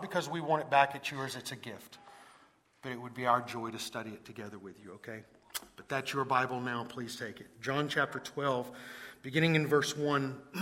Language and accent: English; Atlanta, Georgia, United States; Or I'm from Atlanta and I don't speak English. I'm not sure which, you know, maybe it's a little bit of both. I tell people I'm Southern, so technically I'm bilingual.